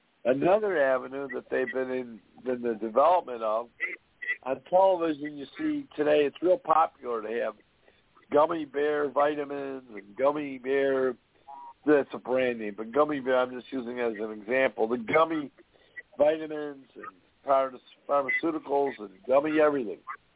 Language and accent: English; United States; I'm an American.